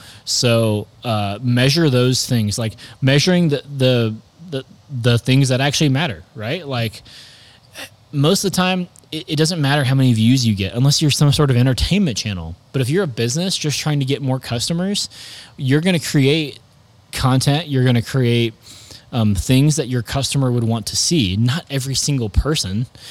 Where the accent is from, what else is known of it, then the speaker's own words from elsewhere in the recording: Illinois, United States; it's like we're from Southern Illinois, so we need to have Southern Illinois.